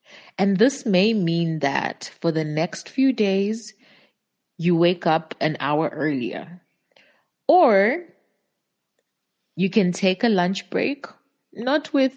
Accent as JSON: {"language": "English", "country": "Zambia", "said": "I am your guide on this journey. I'm from Zambia. I am a creative, and I have a teenage son"}